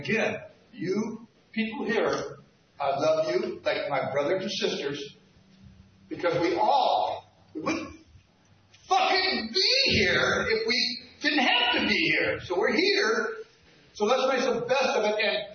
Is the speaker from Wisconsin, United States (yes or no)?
no; Lodi, California, United States; now in Santa Cruz, United States; I'm from Lodi. I ended up here two or three years ago in Santa Cruz because of a bad divorce thing